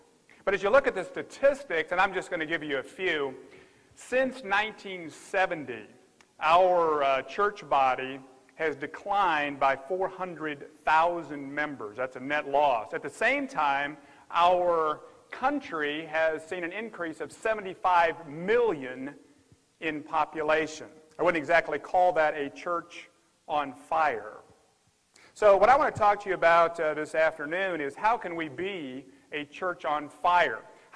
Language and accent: English; Memphis, Tennessee, United States; And I do come from the South. I'm from Memphis, Tennessee, so it's okay to say amen.